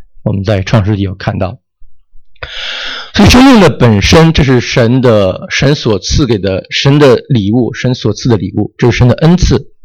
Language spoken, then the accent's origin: Chinese; China; now in United States; 我们在美国有很多人养宠物，我们中国人可能也有一些养宠物